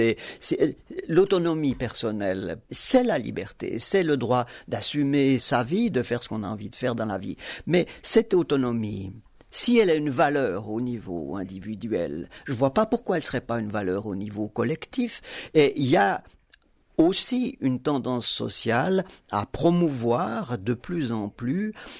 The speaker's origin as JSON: {"language": "French", "country": "Switzerland", "said": "j'estime que nous sommes assez grands en tant que Suisse"}